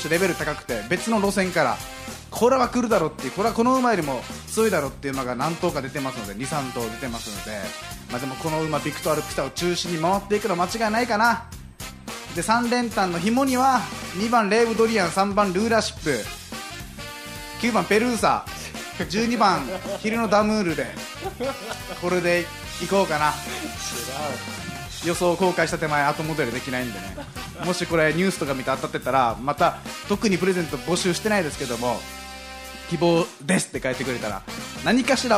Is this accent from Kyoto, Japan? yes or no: no; Okinawa, Japan; 僕ね、沖縄出身で、沖縄って競馬の毛の字もないんですよ。